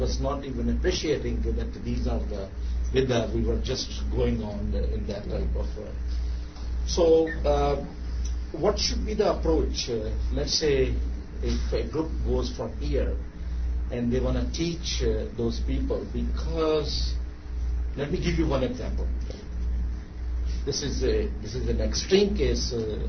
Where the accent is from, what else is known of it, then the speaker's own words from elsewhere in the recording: Pakistan; I'm basically from Pakistan.